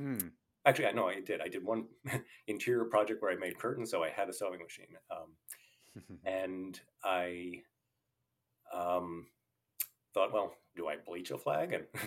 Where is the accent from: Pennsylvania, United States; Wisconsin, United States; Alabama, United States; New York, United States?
New York, United States; New York City; moved away as an adult; I grew up in New York, like right below the World Trade Center. But at that time, I had moved to Central Virginia.